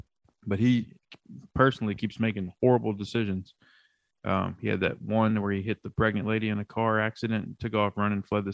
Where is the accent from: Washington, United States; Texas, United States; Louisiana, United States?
Louisiana, United States; Lafayette; another guy I love a lot from my hometown, Lafayette, Louisiana.